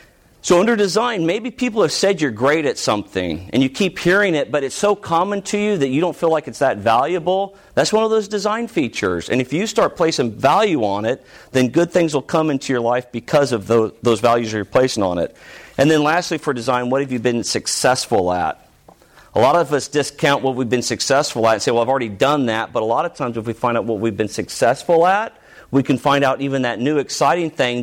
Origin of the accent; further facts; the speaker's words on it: Los Angeles, California, United States; Now, when I grew up in Los Angeles, California. We grew up on a lake.